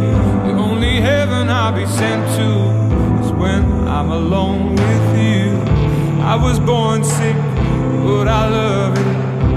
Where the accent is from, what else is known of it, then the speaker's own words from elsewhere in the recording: Milan, Lombardy, Italy; Madonna, Milano oggi. Te lo sai, che subisco la fascinazione della mia città natale.